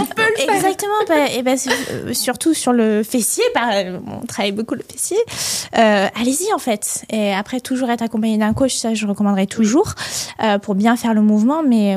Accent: Brittany, France; Je suis bretonne, mais je dis oui quand même.

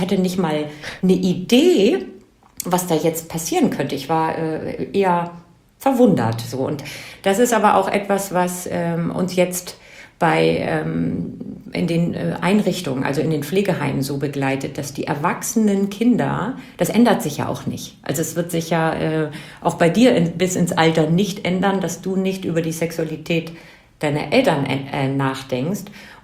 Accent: Northern Germany, Germany; Also ich komme aus dem Norden, ganz evangelisch

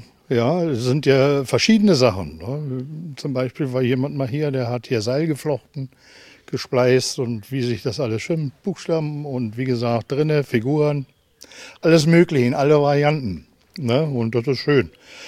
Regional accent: Germany; Ja, geboren in Seehausen, hier groß geworden.

